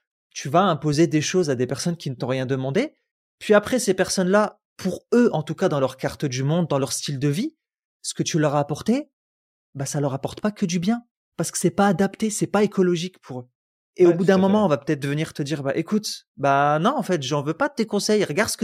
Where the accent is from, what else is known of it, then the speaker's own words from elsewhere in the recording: Algeria; Moi, je suis algérien.